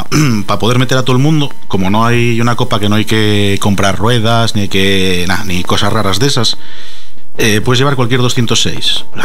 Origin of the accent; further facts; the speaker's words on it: Asturias, Spain; de momento somos todos de aquí, de Asturias.